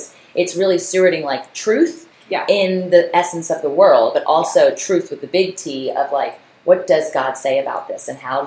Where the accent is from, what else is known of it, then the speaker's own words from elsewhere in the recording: Virginia Beach, Virginia, United States; And my hometown city of Virginia Beach was the 15th in the nation.